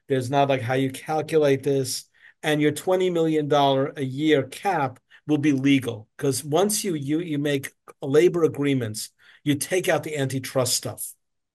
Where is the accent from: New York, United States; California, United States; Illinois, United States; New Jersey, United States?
New York, United States; Now, mind you, I don't care. I'm from New York.